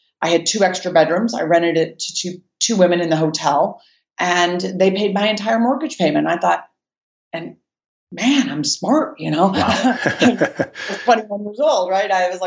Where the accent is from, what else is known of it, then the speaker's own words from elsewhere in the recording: Colorado, United States; moved away as an adult; also born or lived in Detroit, Michigan; Well, actually, I'm from Colorado. So when I graduated from college, I ended up getting this job in Detroit, Michigan.